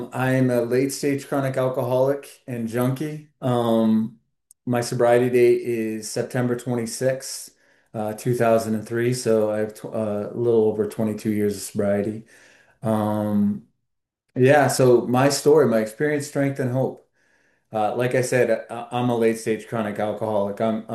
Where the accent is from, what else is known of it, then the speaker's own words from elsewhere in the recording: Vermont, United States; I grew up in Vermont. I mean, I kind of traveled around, but I grew up in Vermont